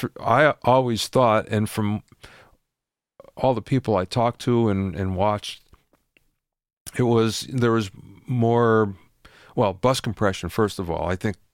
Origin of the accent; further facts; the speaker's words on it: East Coast, United States; And that's where I learned it, too, because I came from the East Coast.